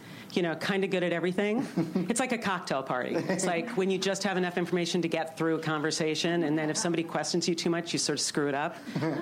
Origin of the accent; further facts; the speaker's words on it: New York, United States; She's from the Midwest. I'm from New York.